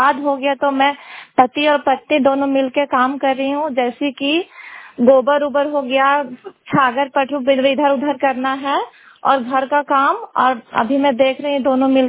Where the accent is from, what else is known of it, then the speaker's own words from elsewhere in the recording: Tatijhariya, Jharkhand, India; टाटीझरिया के रहने वाली हूँ, जिला हजारीबाग।